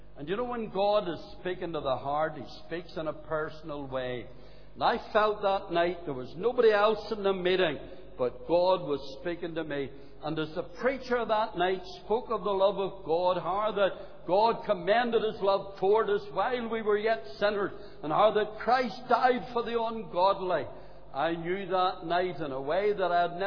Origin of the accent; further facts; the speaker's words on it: Belfast, Northern Ireland, United Kingdom; as a young boy growing up in East Belfast in the shipyard area